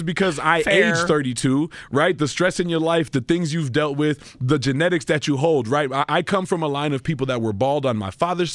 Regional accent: Colombia; between going to Colombia, my home country, and getting the same treatment done

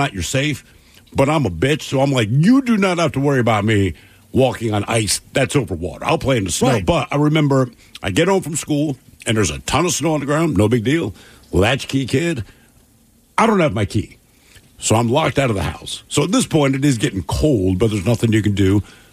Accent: Rochester, New York, United States; Growing up in Rochester, man, it's so cold there all the time.

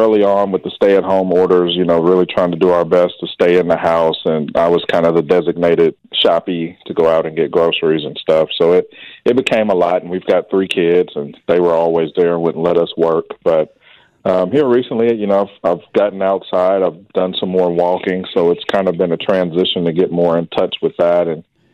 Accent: Wichita, Kansas, United States; Yeah, so I grew up here in Wichita. Actually, most of my life has been in District 1, first around 15th and Fountain, and now over by Wichita State.

